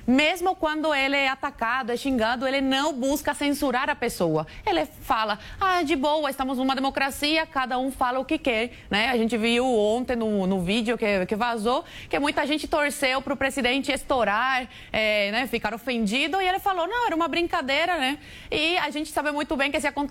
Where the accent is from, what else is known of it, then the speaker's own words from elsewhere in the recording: Cuba; Portuguese is a second language; sou cubana, então entendo muito bem de liberdade